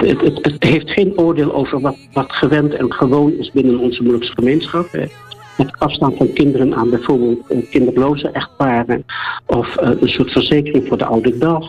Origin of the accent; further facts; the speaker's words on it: Oostburg, Zeeland, Netherlands; born there; also born or lived in Moordrecht / Vught / Culemborg; now in Nijmegen, Netherlands; overal in Nederland was ik woonachtig. Geboren in Oostburg. Een tijd in Moordrecht gewoond. Een tijd in Vught gewoond. Een tijd in Culemborg gewoond. En heden de dagen, eigenlijk sinds de jaren 80, woon ik in Nijmegen.